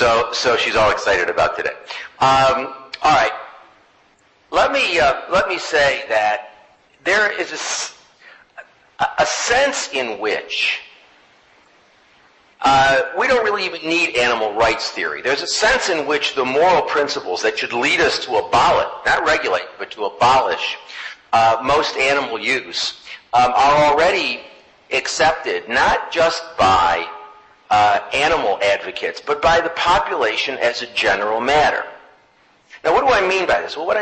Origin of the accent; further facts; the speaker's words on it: New York, United States; The other thing I wanted to say is I'm a New Yorker and I speak quickly